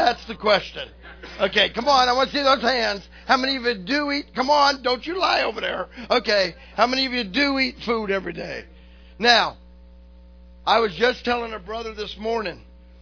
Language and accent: English; the South, United States; Now, I'm from the South.